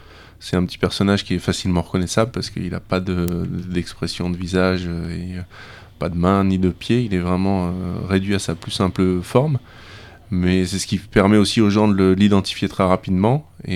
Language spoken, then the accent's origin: French; Réunion, France; c'était en 82, donc j'ai suivi les parents, et donc j'ai grandi à La Réunion, et ça m'allait très bien. Du coup, j'ai décidé de continuer à vivre là-bas mes années d'adulte, et voilà, j'y suis toujours.